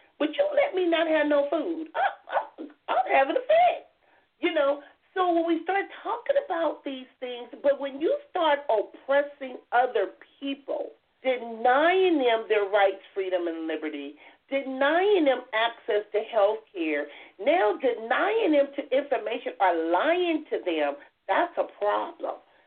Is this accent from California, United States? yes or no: yes; Compton, California, United States; Just because I grew up in Compton don't mean I'm ghetto.